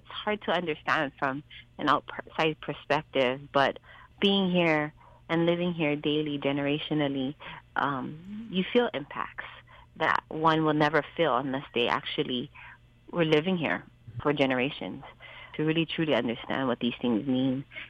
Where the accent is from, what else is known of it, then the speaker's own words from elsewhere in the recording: Molokai, Hawaii, United States; as a Kanaka Maoli, as a Hawaiian woman, from Molokai.